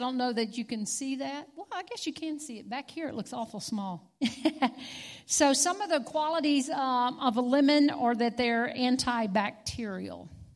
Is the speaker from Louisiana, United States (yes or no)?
yes; Louisiana, United States; I'm from Louisiana. I think I have somebody else around in here from Louisiana, too.